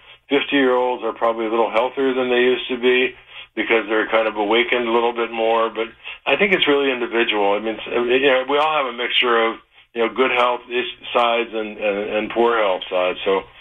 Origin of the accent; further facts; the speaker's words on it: Detroit, Michigan, United States; moved away as an adult; also born or lived in Ann Arbor / Berkeley; I was born in Detroit, yeah. Went to Mumford High School. Then I went to Ann Arbor.